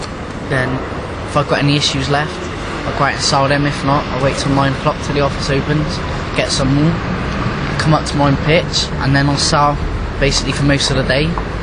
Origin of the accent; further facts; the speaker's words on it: Bristol, South West England, United Kingdom; also born or lived in Gloucester; I'm 18. Come from Bristol. I was born in Gloucester. Brought up Bristol, back to Gloucester.